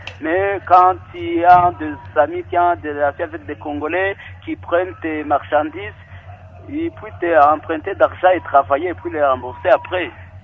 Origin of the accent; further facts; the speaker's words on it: Gisenyi, Western Province, Rwanda; Je viens de la République rwandaise.